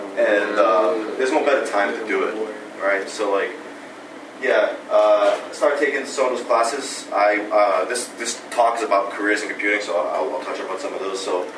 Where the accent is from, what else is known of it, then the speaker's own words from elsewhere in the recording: Fall River, Massachusetts, United States; So I grew up in Fall River, went to Diamond, graduated in 05 in auto mechanics.